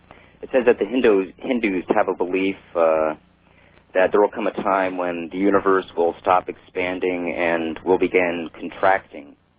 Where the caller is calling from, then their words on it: Portland, Oregon, United States; I'm calling from Portland.